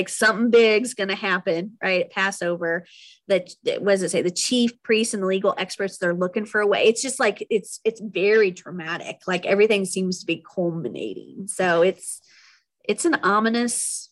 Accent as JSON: {"language": "English", "region": "Midwest", "country": "United States", "said": "I'm the Midwesterner in this conversation."}